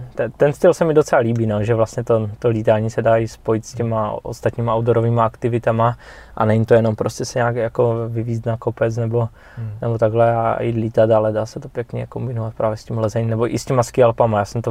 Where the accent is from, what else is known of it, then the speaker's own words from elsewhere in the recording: Ostrava, Moravian-Silesian Region, Czechia; Jelikož jsem z Ostravy, tak jako nejblíž mám Beskydy.